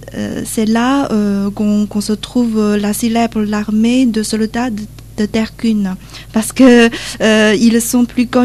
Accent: Xi'an, Shaanxi, China; French is a second language; En fait, la Shaanxi, c'est la province de la Chine. Donc, la ville exactement, il s'appelle Xi'an. Donc, on vient de la Xi'an. C'est la centre de la Chine, tout centre, comme le cœur de la Chine.

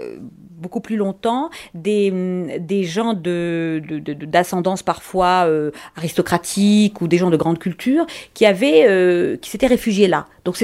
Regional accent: the Midi, France; Moi, je viens du Midi … j'adore, j'ai un petit village qui s'appelle Heus, près de Prades.

